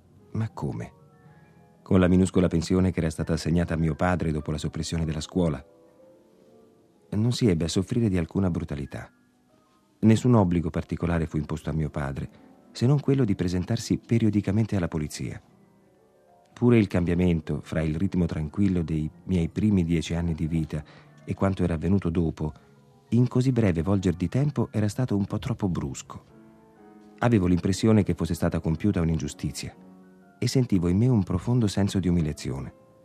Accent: Pazin, Istria County, Croatia; born there; La piccola penisola denominata Istria, dove sono nato, si trova all'incrocio di tre frontiere. Quando il treno si fermava alla stazione della mia città natale, il capotreno annunziava ad alta voce Mitterburg, Pisino, Pasin.

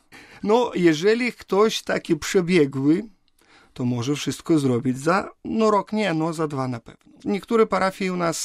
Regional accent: Belarus; Ja pochodzę z takiej wsi, gdzie u nas pół wsi wyjechało prawie do Polski.

